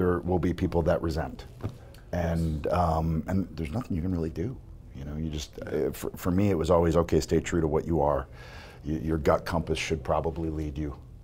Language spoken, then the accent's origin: English; Ontario, Canada; just we're two kids from Southern Ontario with no in to this industry at all.